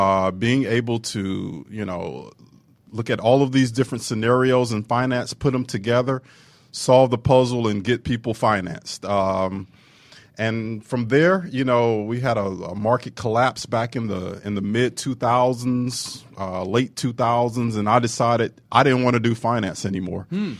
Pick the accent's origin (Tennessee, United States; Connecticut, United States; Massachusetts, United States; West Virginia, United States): Tennessee, United States; Chattanooga; also born or lived in Memphis; growing up in Chattanooga, Tennessee, going to school in Memphis, I'm a Southern boy.